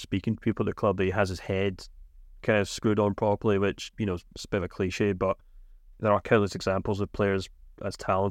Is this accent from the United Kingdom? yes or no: yes; Scotland, United Kingdom; accent: Scottish; then he can pick up on my thick Scottish accent.